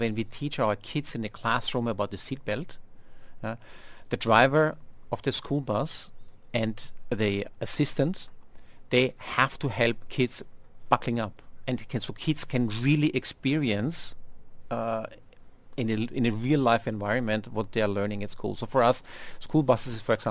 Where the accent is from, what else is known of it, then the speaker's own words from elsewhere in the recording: Austria; Like in my home country, in Austria